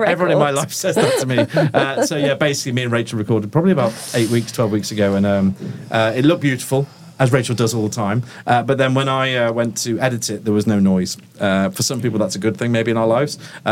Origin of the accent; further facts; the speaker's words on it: Liverpool, North West England, United Kingdom; I'm from Liverpool originally.